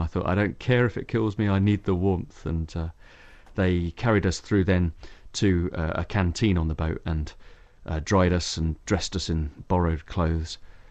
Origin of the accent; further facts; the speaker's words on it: Scotland, United Kingdom; And maybe I'm lucky coming from Scotland.